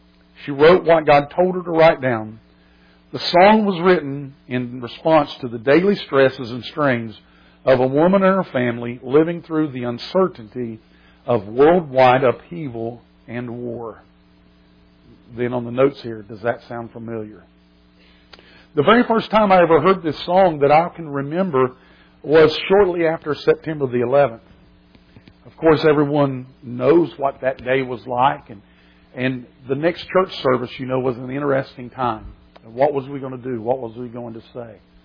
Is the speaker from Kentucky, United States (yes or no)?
yes; South Shore, Kentucky, United States; Of course, I was raised in the South Shore, and my sister still lives there, and my mom still lives in Portsmouth.